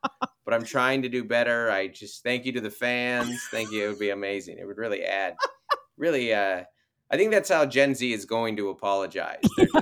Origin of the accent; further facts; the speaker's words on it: Seattle, Washington, United States; now in San Diego, United States; I'm from Seattle. I live in San Diego.